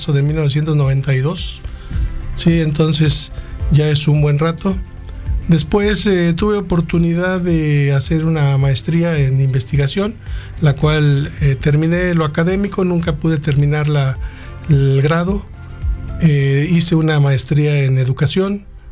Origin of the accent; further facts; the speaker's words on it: San Luis Potosí, Mexico; Efectivamente, yo me formé como médico aquí en San Luis Potosí. Yo soy originario aquí de San Luis, soy del barrio de San Sebastián. Hice toda mi educación básica aquí en San Luis